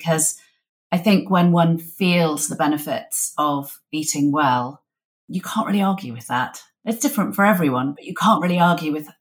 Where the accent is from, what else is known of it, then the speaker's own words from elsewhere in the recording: North East England, United Kingdom; So I grew up in Northumberland in the countryside.